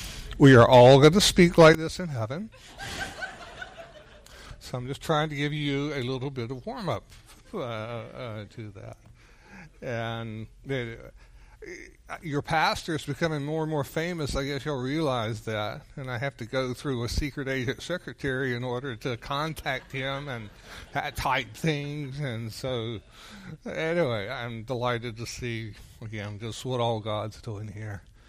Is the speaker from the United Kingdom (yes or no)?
no; North Carolina, United States; accent: Southern; more than I'm from North Carolina, you have probably figured out, and so I'm Southern.